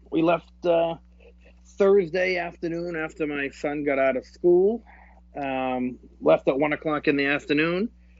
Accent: Massachusetts, United States; yeah, we're from Massachusetts. An inch is nothing.

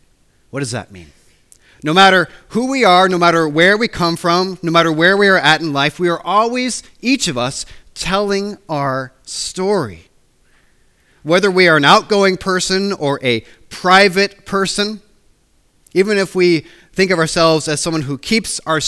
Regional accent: Washington, United States; now in Kemnay, United Kingdom; I'm from Washington State, in the United States, not the crazy Washington, but the other Washington.

